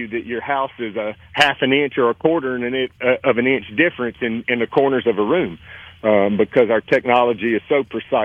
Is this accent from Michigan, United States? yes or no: no; Mississippi, United States; You know, I was born and raised right here in Central Mississippi